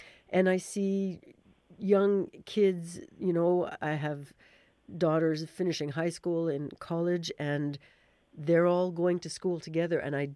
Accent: Canada; what I'm seeing on the other side as a Canadian sitting on the couch watching television

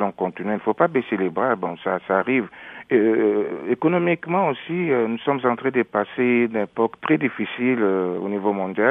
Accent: DR Congo; now in Canada; Je suis de la République démocratique du Congo.

